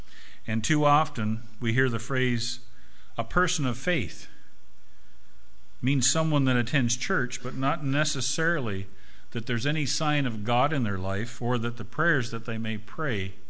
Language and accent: English; Canada; this will be the 64th winter that I've enjoyed as a Canadian